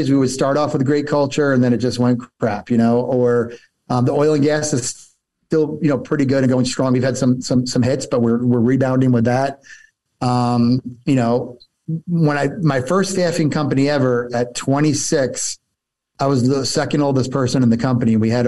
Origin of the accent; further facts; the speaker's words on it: New Jersey, United States; So I grew up in Northern New Jersey, and that's an area where, you know, people always say, I'd kill for you, or I'd die for you.